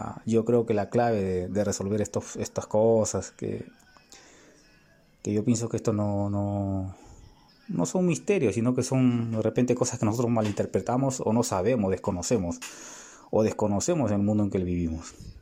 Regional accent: Lima, Peru; now in Chile; yo soy de Chorrillos. Yo vivía en el Túpac Amaru de Villa, ¿no? Es como el Túpac es como cerro, ¿ya? Yo del Túpac, del cerro

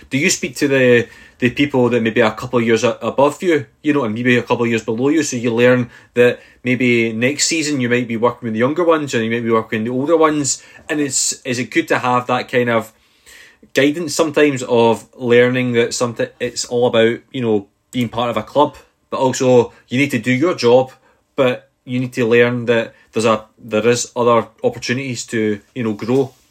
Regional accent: Scotland, United Kingdom; accent: Scottish; My Scottish accent doesn't help in any way.

